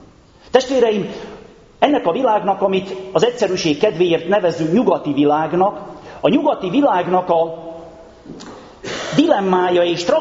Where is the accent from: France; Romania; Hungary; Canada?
Romania; Transylvania; én egy nagyon szegény világban nőttem fel, testvéreim. A 70-es, 80-as, 90-es évek Erdélyében, ahol anyagi nem volt meg, olykor még a betevő falat is kétséges volt.